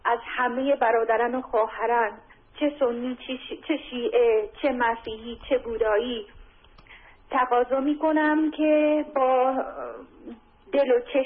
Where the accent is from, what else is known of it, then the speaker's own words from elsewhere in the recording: Japan; Persian is a second language; now in Iran; من اهل ژاپن هستم.